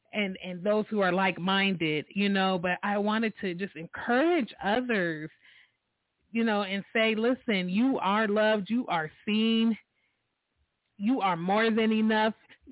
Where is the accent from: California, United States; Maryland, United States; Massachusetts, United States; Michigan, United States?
California, United States; San Diego; born there; I was born in San Diego, California.